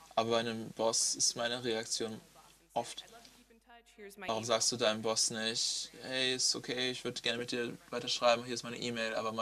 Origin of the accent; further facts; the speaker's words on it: Louisiana, United States; German is a second language; now in Germany; als Amerikanerin komme ich aus einem sehr spezifischen Ort, aus Louisiana, das der amerikanische Süden ist, wo es eine sehr, sehr spezielle Kultur ist. Wir sprechen zwei Sprachen, es ist Englisch. Und was anderes.